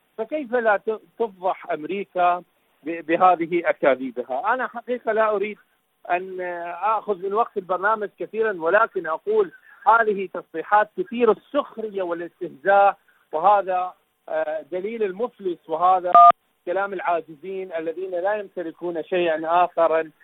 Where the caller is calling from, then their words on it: Iraq; من العراق